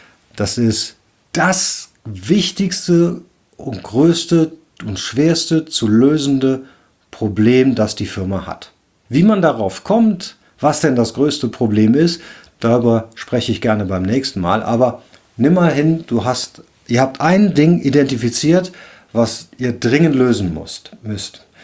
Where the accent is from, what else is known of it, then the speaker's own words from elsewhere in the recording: Cologne, North Rhine-Westphalia, Germany; Ich bin ja Rheinländer, ich komme aus Köln.